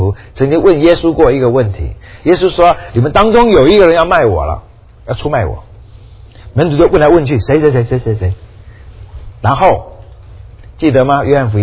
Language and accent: Chinese; China; 虽然我们中国人坐桌子跟西方人不太一样